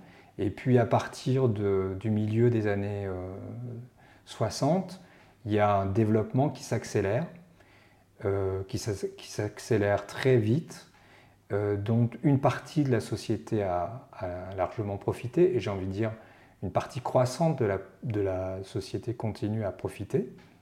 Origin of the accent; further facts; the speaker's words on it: Réunion, France; je descends d'un des premiers habitants de La Réunion, donc je suis réunionnais depuis le XVIIe siècle